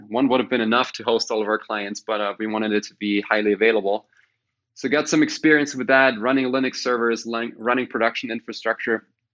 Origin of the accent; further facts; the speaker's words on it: Germany; English is a second language; we grew up in Germany in the same town.